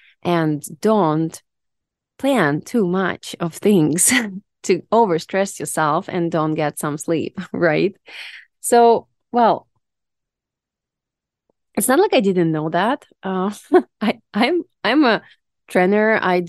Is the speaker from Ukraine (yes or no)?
yes; Ukraine; English is a second language; Because I'm not American, you know that. I'm Ukrainian.